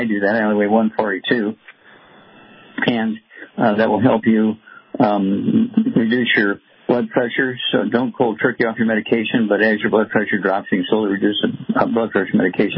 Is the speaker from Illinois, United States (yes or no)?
no; Missouri, United States; Chuck, let's go to my home state, Missouri.